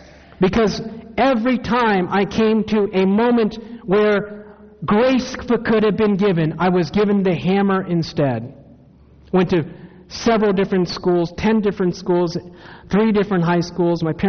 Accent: Takoma Park, Maryland, United States; also born or lived in Silver Spring / Hagerstown; Grew up in Adventist communities. I tell people I was born in Tacoma Park, Maryland, Washington Adventist Hospital. Then we moved to Silver Spring next to the General Conference. Then we moved to Hagerstown.

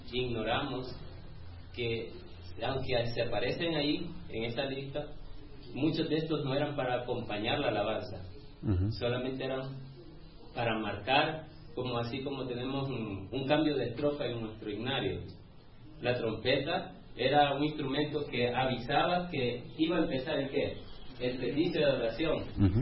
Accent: El Salvador; De El Salvador.

